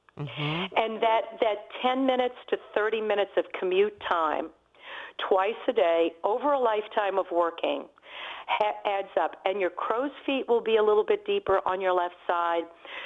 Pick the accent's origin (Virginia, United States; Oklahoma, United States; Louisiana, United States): Louisiana, United States; New Orleans; I'm from New Orleans